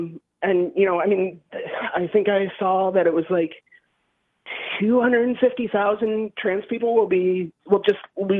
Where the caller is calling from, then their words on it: Nazareth, Pennsylvania, United States; I'm calling from Nazareth, Pennsylvania.